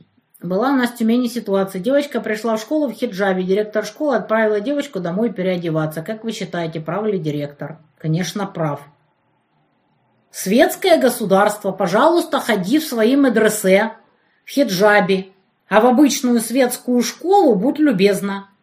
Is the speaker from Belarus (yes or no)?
no; Turkmenistan; now in Russia; переехали в РФ в 2005-м из Туркменистана. Тыкали, кричали, понаехали. Вас никто не звал, местное население. В детстве в Туркмении кидали камнями, обзывали.